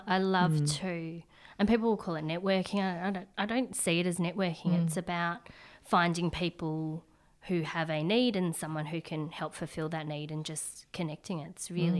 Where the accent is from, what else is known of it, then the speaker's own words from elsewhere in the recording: Australia; people will say, where are you from? And I'll say, from Australia. I'm Australian.